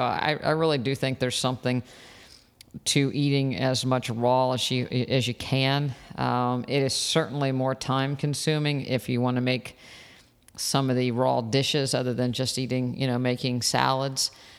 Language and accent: English; West Virginia, United States; And I grew up in West Virginia, and we've not won too many national championships in our sports